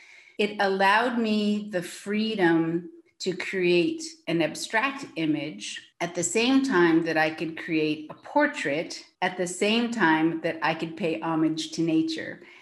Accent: California, United States; I remember when I was about 12 years old, I'm from Sonoma County in Northern California

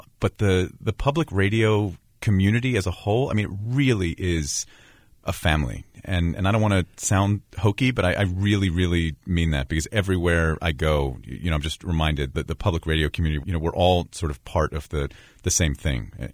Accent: Pittsburgh, Pennsylvania, United States; also born or lived in Kentucky; I mean, I grew up in Pittsburgh. My wife grew up in Ohio. I lived in Kentucky for a while.

